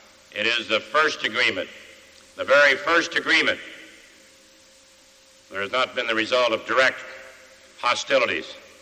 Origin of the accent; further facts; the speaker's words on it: Midwest, United States; it seems to me, as a Midwesterner, as an American, as someone who's had some experience on both sides of armed conflict